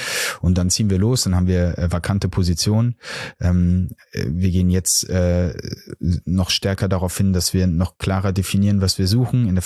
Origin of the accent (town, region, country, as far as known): Delbrück, North Rhine-Westphalia, Germany; born or raised there